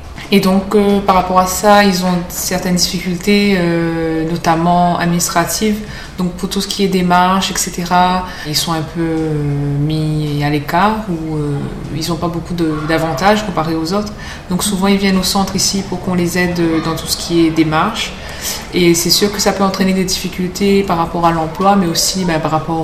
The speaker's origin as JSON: {"language": "French", "region": "Réunion", "country": "France", "said": "je viens de La Réunion."}